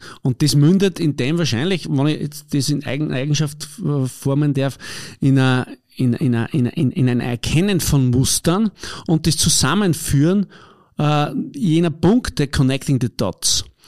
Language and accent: German; Upper Austria, Austria; wie es bei uns im Mühlviertel üblich ist